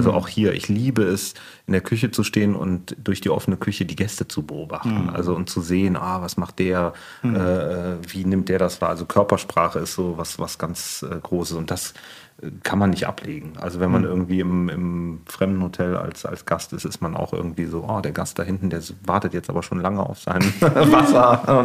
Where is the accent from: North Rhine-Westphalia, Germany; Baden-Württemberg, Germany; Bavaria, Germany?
North Rhine-Westphalia, Germany; Cologne; Ich bin gebürtiger Kölner, bin in Köln groß geworden